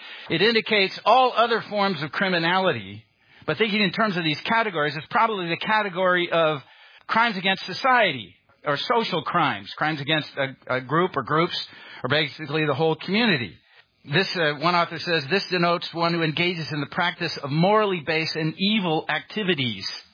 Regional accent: Chicago, Illinois, United States; I've got a friend who, because I'm from Chicago, thinks that we are all, you know, in the gangs with Al Capone or something like that.

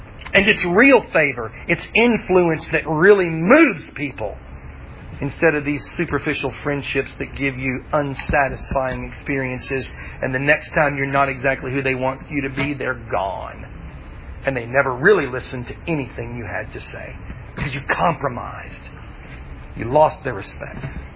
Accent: Tennessee, United States; I'm from Tennessee.

